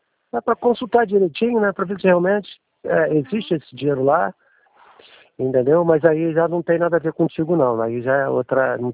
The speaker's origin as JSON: {"language": "Portuguese", "town": "Búzios", "region": "Rio de Janeiro", "country": "Brazil", "said": "Eu sou daqui de Búzios. Ao lado aqui de Cabo Frio."}